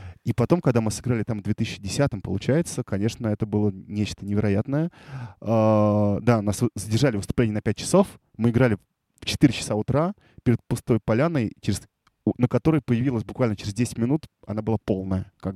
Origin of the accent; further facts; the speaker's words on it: Moscow Oblast, Russia; я мальчик из Подмосковья.